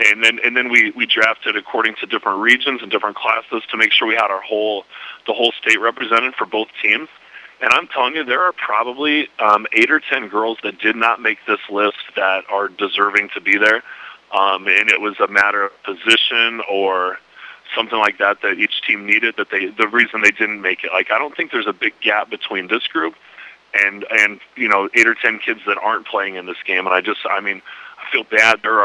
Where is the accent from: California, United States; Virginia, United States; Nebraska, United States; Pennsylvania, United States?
Nebraska, United States; she's like, oh, I'm from Western Nebraska … I was too, so I know what that's like.